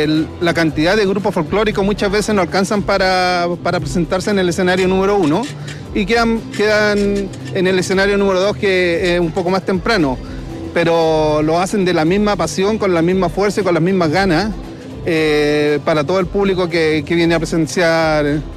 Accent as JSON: {"language": "Spanish", "town": "San Bernardo", "region": "Santiago Metropolitan Region", "country": "Chile", "tie": "born or raised there", "said": "Yo llevo participando ya más de 30 años acá en San Bernardo. Así que nacido y criado acá en San Bernardo, así que siempre hemos vivido esto, con mi hijo, mi familia, todo."}